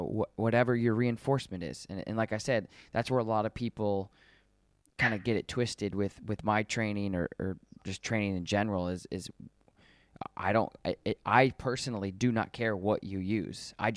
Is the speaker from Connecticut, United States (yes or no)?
no; Colorado, United States; born there; So the weird thing is I'm from, I was born in Colorado.